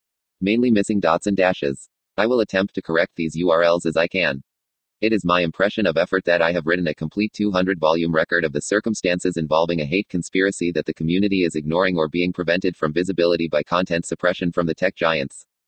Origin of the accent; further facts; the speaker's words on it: San Bernardino, California, United States; born or raised there